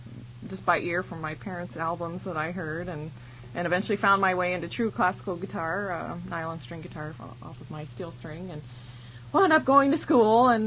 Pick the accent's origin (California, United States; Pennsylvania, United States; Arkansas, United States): California, United States; also born or lived in Minnesota; I was actually born in Minnesota, but then grew up mainly in California and played folk guitar for quite a while.